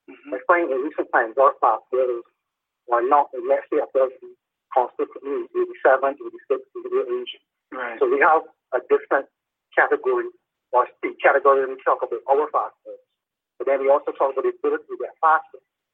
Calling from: Christchurch, Canterbury, New Zealand; Christchurch.

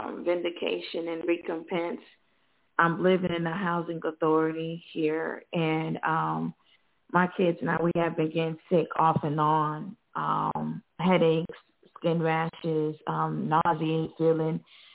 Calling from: Phenix City, Alabama, United States; I'm calling from Phoenix City, Alabama.

